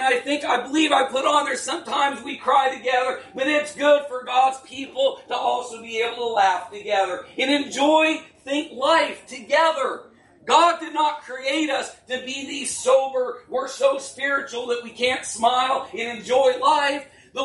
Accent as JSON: {"language": "English", "region": "Oregon", "country": "United States", "moved": "as an adult", "said": "When I moved from the West Coast many years ago, and I was 18 years old, and I moved from Oregon. And if y'all know anything about where I said y'all, I've been in the Midwest longer than I was in Oregon."}